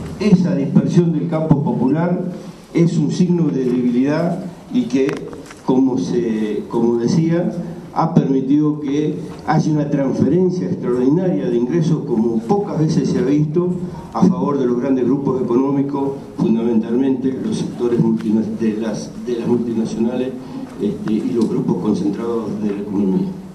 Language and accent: Spanish; La Pampa, Argentina; yo vengo de La Pampa